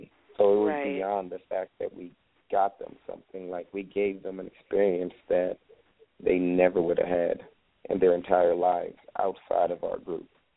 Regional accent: Jamaica; like, I'm Jamaican, so I understand the impact, like, some of the things that we're doing will have on the kids' lives.

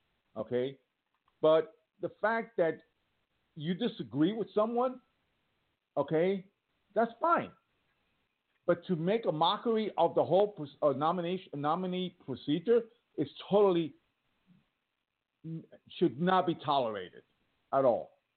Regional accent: Millburn, New Jersey, United States; Yes. Good old Millburn, New Jersey.

